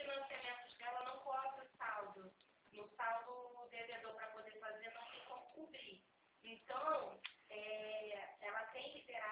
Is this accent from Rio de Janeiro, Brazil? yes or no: yes; Rio de Janeiro, Brazil; Eu sou do Rio.